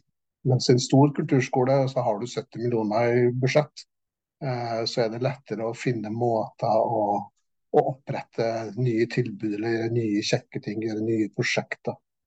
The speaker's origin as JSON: {"language": "Norwegian", "town": "Klepp", "region": "Rogaland", "country": "Norway", "tie": "born or raised there", "said": "før jeg begynte I hjemkommunen min, Klepp, som jeg kom I."}